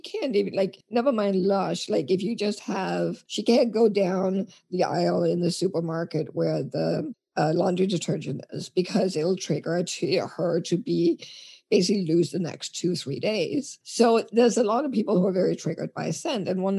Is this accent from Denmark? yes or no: yes; Denmark; I'm from Denmark. Christmas is the 24th of December in the evening, and then you do specific things, right?